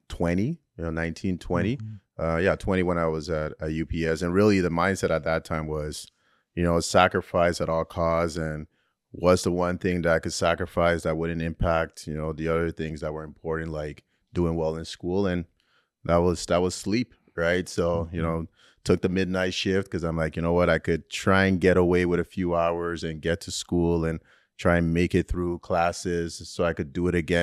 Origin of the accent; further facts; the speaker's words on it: Ontario, Canada; Like, again, growing up in Martin Grove and Albion and then going to Holy Cross, which was literally about 15 minutes apart on the same Martin Grove, but literally on the other side of the tracks, as they say